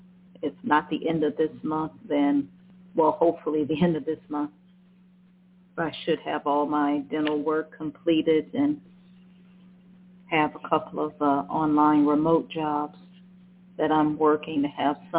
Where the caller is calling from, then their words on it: Cleveland, Ohio, United States; I'm calling from Cleveland, Ohio.